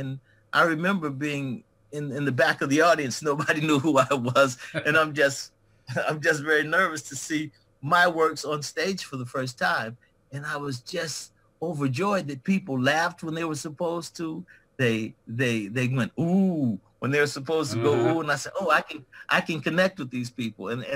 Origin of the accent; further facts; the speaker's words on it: Cleveland, Ohio, United States; I got involved in dramatics, amateur dramatics in my hometown of Cleveland, Ohio.